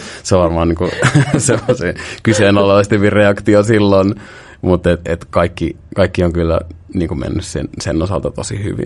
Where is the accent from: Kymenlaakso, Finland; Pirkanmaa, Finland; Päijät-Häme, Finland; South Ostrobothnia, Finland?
Päijät-Häme, Finland; Lahti; also born or lived in Pori; mä oon alun perin Lahdesta kotoisin. Oon kyllä syntynyt Porissa, mutta jo ihan muutaman vuoden ikäisenä muutettiin Lahteen. Ja siellä on lapsuuteni viettänyt.